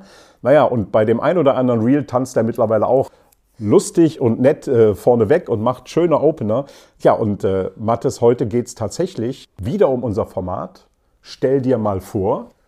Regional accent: Leverkusen, North Rhine-Westphalia, Germany; also born or lived in Cologne; bin 62 Jahre alt und komme ursprünglich aus dem Rheinland. In Köln geboren, in Leverkusen aufgewachsen.

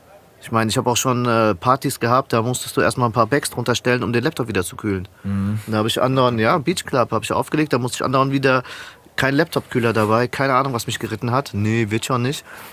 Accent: Frankfurt, Hesse, Germany; Ich so, nein, ich komme aus Frankfurt.

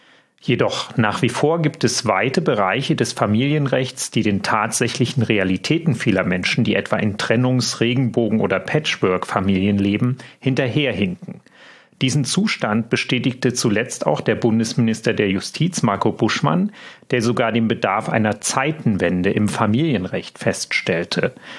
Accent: Leipzig, Saxony, Germany; ich komme aus Leipzig

